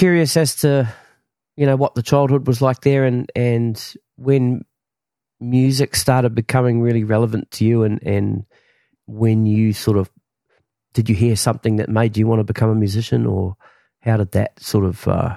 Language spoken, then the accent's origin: English; New Zealand; growing up in New Zealand